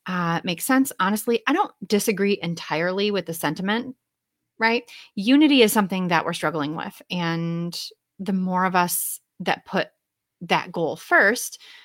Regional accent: Michigan, United States; accent: Midwestern; now in Ohio, United States; I'm from the Midwest. I don't know if you can tell by my really charming Midwestern accent and nasally tone, but I'm from the Midwest. I grew up in like West Michigan, and I live in Ohio now.

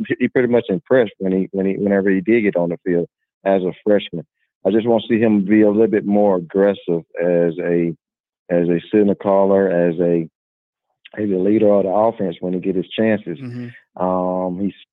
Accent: Alabama, United States; Kyle, what's up, man? … from Alabama, man.

